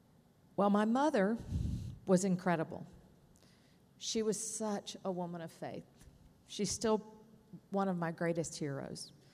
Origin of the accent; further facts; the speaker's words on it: Chapel Hill, North Carolina, United States; Well, I grew up in Chapel Hill, what was then a small college town, a whole lot like this one.